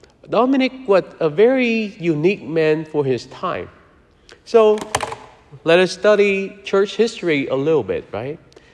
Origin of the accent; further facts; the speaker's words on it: Vietnam; And I grew up in Vietnam going to a Dominican church